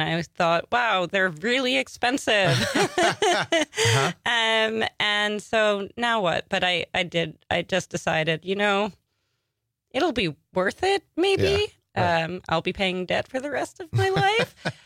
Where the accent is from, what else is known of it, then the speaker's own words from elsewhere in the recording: Long Island, New York, United States; And then I moved very quickly away from Long Island to the city and spent much of my youth adult life in the city.